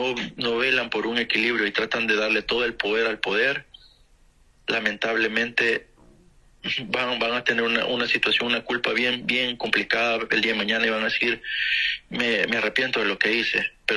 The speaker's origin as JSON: {"language": "Spanish", "country": "El Salvador", "said": "tenemos una gran responsabilidad con el país, como hermanos salvadoreños que somos"}